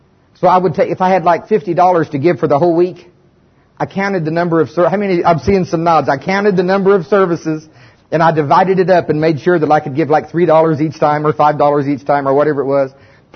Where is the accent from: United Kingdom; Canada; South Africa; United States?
United States; Tulsa, Oklahoma; I started off, you know, we're from Tulsa.